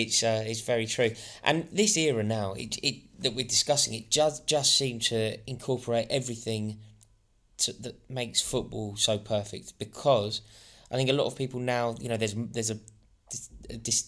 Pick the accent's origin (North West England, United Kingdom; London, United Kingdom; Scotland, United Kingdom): London, United Kingdom; Kilburn; He's a kid from, like, I'm from Kilburn.